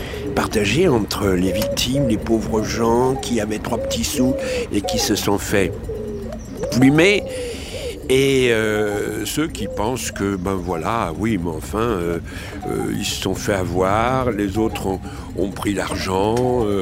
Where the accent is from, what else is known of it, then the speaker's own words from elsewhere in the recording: Le Thor, Provence-Alpes-Côte d'Azur, France; born there; Je suis né au Thor, il y a un certain nombre de décennies, on va dire comme ça. Et puis, j'ai pas mal navigué un petit peu dans toute la France pour les besoins du métier, quoi.